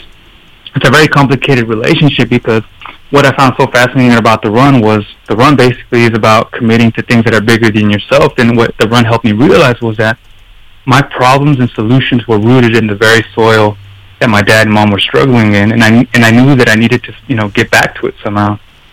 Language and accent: English; Yakima, Washington, United States; So I was born and raised in what I say, you know, Raymond Carver cowboy country, you know, in Yak